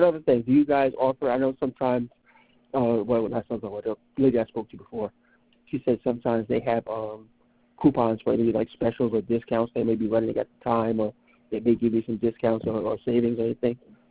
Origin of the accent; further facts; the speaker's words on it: New Jersey, United States; moved away as an adult; now in Virginia, United States; Yeah, I'm from New Jersey. I worked in New Jersey for 21 years, and then I retired and came down to Virginia.